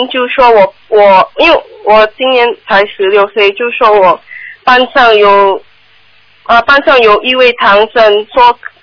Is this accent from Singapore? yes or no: yes; Singapore; 我是从新加坡的。